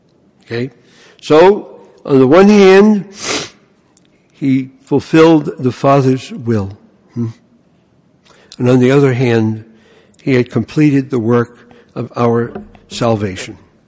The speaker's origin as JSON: {"language": "English", "town": "Bronx", "region": "New York", "country": "United States", "tie": "born or raised there", "said": "When I grew up in the Bronx, they used to say, \"Put your money where your mouth is.\""}